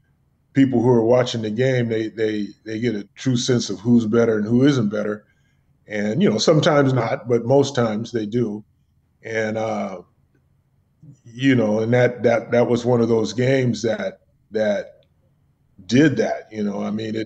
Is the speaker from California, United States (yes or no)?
yes; Santa Barbara, California, United States; I grew up in Santa Barbara, so I didn't grow up in the Deep South